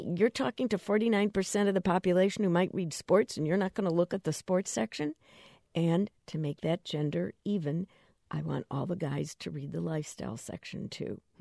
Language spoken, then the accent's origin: English; Chicago, Illinois, United States; now in San Francisco, United States; because I'm from Chicago and I live here in San Francisco.